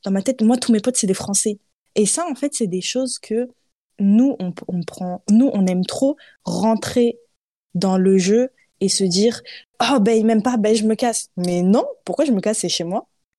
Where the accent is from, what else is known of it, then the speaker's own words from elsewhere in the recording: Paris, Île-de-France, France; je vais finir par rester installée en France et à Paris parce que je... En fait, pour moi, c'est chez moi. Genre, que les gens le veuillent ou non, je suis française et je suis reconnue comme française. Je suis née de parents français.